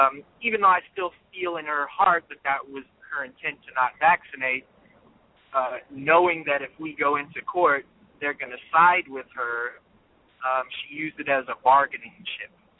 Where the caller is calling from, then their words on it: California, United States; I'm calling from California.